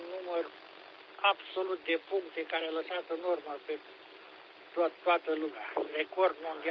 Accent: Piatra Neamț, Neamț County, Romania; de la Piatra Neamț

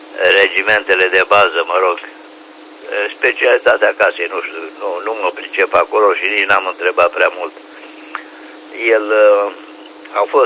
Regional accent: Oltenia, Romania; suntem olteni

